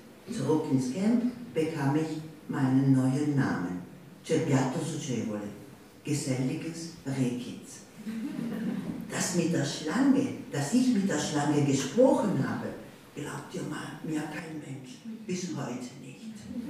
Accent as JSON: {"language": "German", "town": "Rome", "region": "Lazio", "country": "Italy", "tie": "born or raised there", "said": "Ich bin in Rom aufgewachsen und ich kann heute sagen, ich bin viel in der Natur gewesen."}